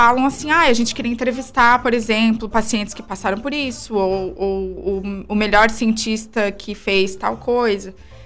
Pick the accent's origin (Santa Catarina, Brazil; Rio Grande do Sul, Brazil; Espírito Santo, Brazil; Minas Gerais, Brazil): Santa Catarina, Brazil; Criciúma; accent: Criciúma; also born or lived in Florianópolis; É, não, eu cresci aqui em Criciúma e voltei pra Floripa. E sempre fico no limbo, tipo, da onde que eu sou e acabo falando Floripa porque foi onde eu nasci. Mas eu realmente, o meu sotaque é de Criciúma.